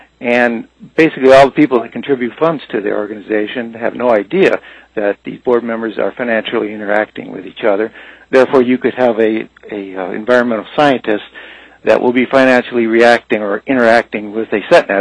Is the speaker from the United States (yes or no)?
yes; Soldotna, Alaska, United States; I'm from Soldotna, Alaska. I've hunted and fished in Alaska for about 30 years